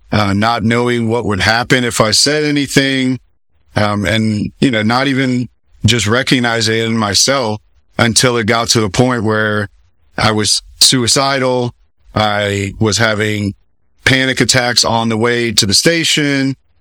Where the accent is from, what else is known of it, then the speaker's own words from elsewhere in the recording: Florida, United States; I was originally from South Florida, right out of high school, went and got my EMT, fire, paramedic.